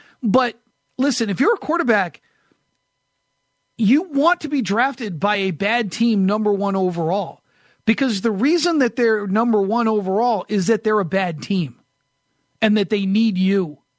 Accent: New Hampshire, United States; It's so funny because I grew up in New Hampshire, and so we get the New Hampshire primaries that come.

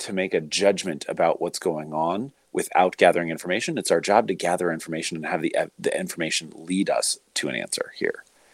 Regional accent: Portland, Oregon, United States; I grew up in Portland, which is, you know, kind of a hippie town.

